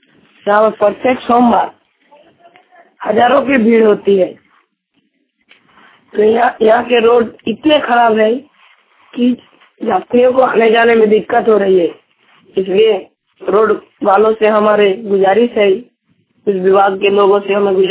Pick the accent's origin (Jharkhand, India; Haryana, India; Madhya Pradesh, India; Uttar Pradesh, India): Jharkhand, India; छोटा आसना, post Fatehpur, post बावनबंदी, जिला जामतोड़ा के रहने वाला हूँ।